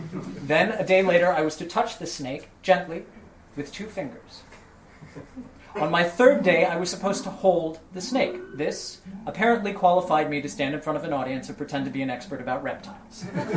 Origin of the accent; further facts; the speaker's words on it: Florida, United States; Growing up in Florida, you're taught two skills to survive our natural wildlife.